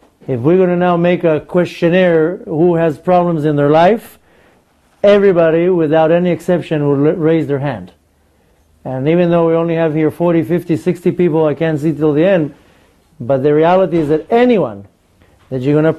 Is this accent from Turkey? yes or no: no; Israel; now in United States; But in Israel, I grew up in Israel, they make a big deal out of the Holocaust.